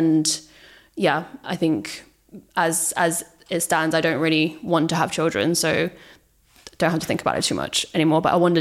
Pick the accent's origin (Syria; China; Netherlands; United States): China; I grew up in China, but still it gets quite diluted. And I don't speak any Danish